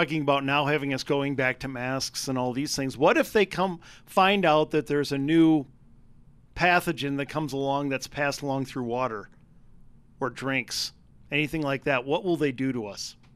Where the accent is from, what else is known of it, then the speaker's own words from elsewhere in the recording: Wisconsin, United States; Yeah, I'm from Wisconsin.